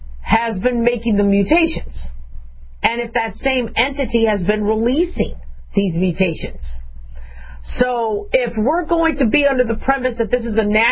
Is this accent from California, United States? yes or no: yes; California, United States; born there; now in Nevada, United States; though I live in Nevada, I still consider myself part Californian because you just can't shed your roots. I was born in California.